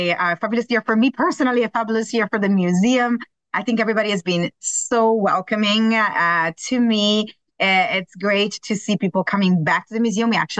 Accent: northern Italy, Italy; English is a second language; moved away; I grew up in a town, in a small town, bigger than Greensburg, but still somewhat relatively small town in northern Italy. And it was one of these beautiful places, medieval town.

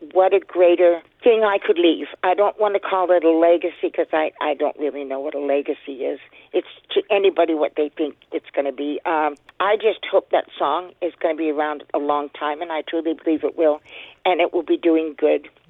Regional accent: the Maritimes, Canada; I guess maybe because I'm from the Maritimes, where everybody all gets together.

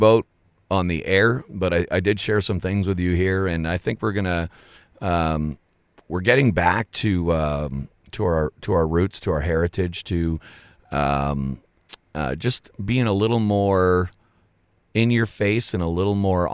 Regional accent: Canada; also born or lived in Ontario / Manitoba; now in Alberta, Canada; one thing about living in Canada and being Canadian is I lived in Ontario. I lived in Manitoba. And it wasn't until I came to Alberta

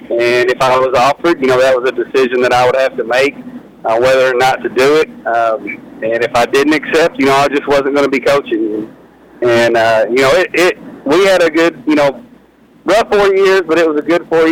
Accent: United States; obviously, I was born and bred in McLean County

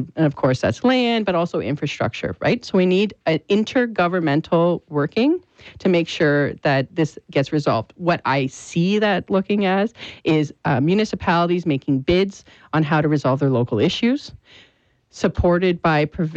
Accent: Canada; But one great thing about being Canadian is you take care of your neighbors, regardless of their color or creed

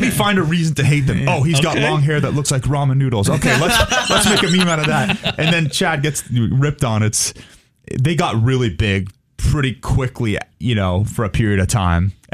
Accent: Canada; they were Canadian and we grew up in Canada.

